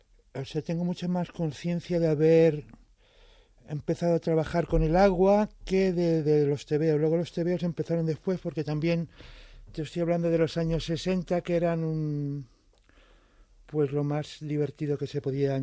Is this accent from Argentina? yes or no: no; Madrid, Community of Madrid, Spain; born there; como nací aquí en Madrid